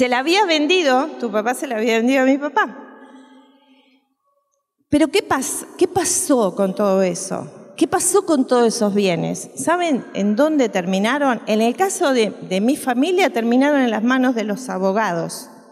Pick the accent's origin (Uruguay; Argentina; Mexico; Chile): Uruguay; pues yo soy uruguaya